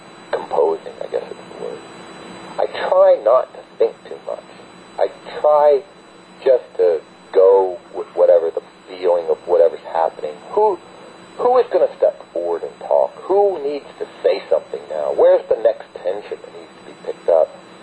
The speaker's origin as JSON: {"language": "English", "region": "the South", "country": "United States", "said": "And I was telling them, since I am from the South"}